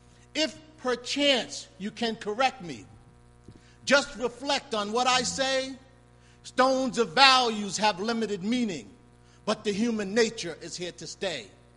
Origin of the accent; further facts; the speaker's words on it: Boston, Massachusetts, United States; And growing up in Roxbury, dealing with a lot of dysfunctions at home and all the stuff that I seen, I was really on the fence.